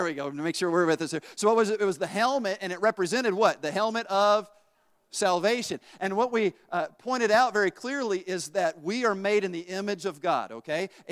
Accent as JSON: {"language": "English", "region": "Tennessee", "country": "United States", "said": "I'm from Tennessee, though, all right?"}